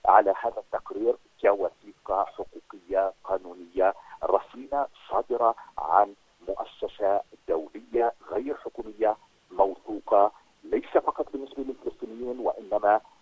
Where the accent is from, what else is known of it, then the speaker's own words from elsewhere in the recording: Palestine; هذا ما يحصل الآن في بلادنا في 2022، بأنني أنا كفلسطيني لا أستطيع أن أصعد بحافلة، لا أستطيع أن أتنقل، لا أستطيع الوصول إلى القدس